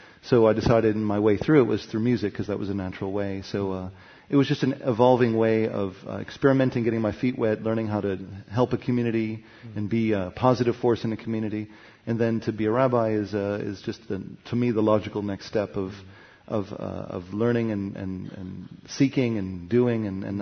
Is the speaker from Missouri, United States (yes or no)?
no; Chicago, Illinois, United States; also born or lived in New Orleans / New York; now in Austin, United States; I grew up in Chicago. Nobody? Okay. Great. And I went to school in New Orleans.